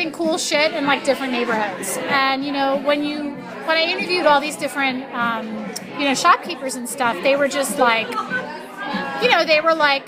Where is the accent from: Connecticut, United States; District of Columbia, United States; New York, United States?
District of Columbia, United States; Washington; I'm from Washington, D.C., where there's not a huge fashion scene.